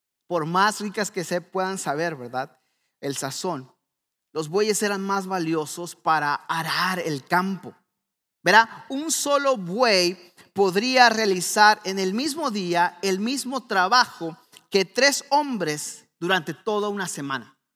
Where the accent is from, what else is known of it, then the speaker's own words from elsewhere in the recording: northern Mexico, Mexico; Siendo norteño, los norteños de México que somos muy carnívoros